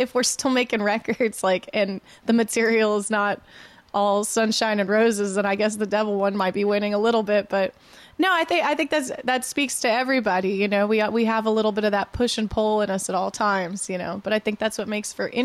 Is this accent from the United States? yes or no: yes; Kansas City, Missouri, United States; I mean, I grew up in Kansas City.